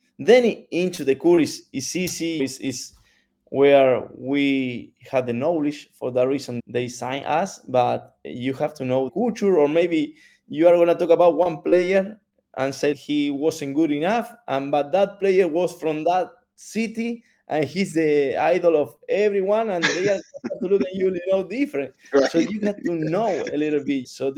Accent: Buenos Aires, Argentina; I am from Buenos Aires, the capital of the country in Argentina. I work in Santiago del Estero, which is 1,000 kilos from Buenos Aires in the north

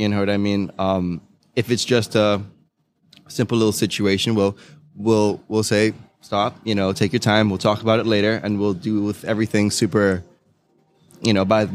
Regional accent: Antigua & Barbuda; So I'm from Antigua, and the majority of the hotels and resorts that are in the island are run by like European or English chefs.

